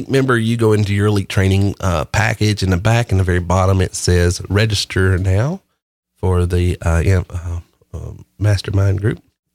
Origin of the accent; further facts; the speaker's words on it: the South, United States; accent: Southern; But obviously I'm a Southerner because of my dialect, as you can probably tell. It's not an act. This is the real deal.